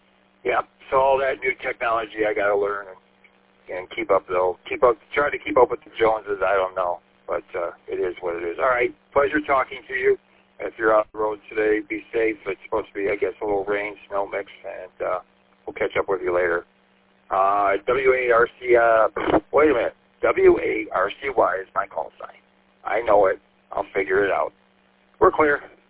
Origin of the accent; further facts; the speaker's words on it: St. Clair Shores, Michigan, United States; Sean and I live about a half a mile or so from each other, and I grew up in St. Clair Shores, so the city of Warren is, you know, like halfway between where I was and where I am now.